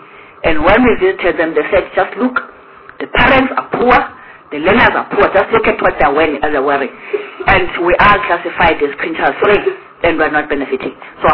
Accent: Gauteng, South Africa; I come from Gauteng

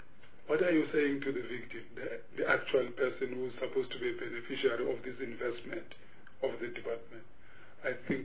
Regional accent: South Africa; I grew up in South Africa, I was not born elsewhere.

